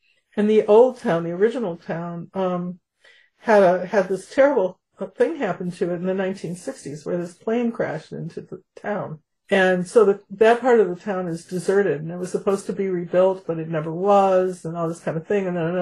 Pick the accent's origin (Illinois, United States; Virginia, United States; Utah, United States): Illinois, United States; Chicago; Okay, so I'm from Chicago.